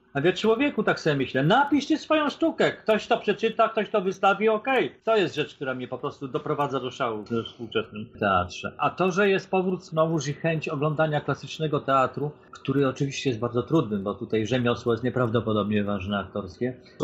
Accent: Rzeszów, Subcarpathian Voivodeship, Poland; Ja jestem rodowitym rzeszowianinem, chciałem pojechać tam na święta.

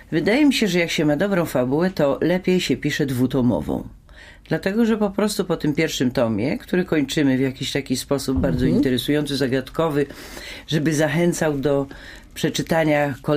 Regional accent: Toruń, Kuyavian-Pomeranian Voivodeship, Poland; Jestem z Torunia.

